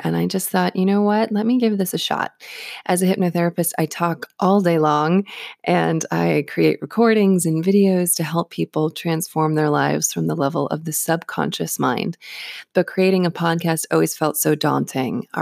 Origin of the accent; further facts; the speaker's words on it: Vero Beach, Florida, United States; my beginner student training segment that's happening in my hometown of Vero Beach, Florida.